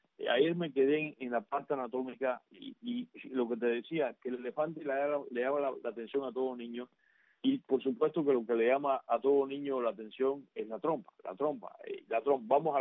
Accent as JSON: {"language": "Spanish", "country": "Cuba", "tie": "born or raised there", "said": "yo tuve un elefante de niño en Cuba, a principios de los años 60"}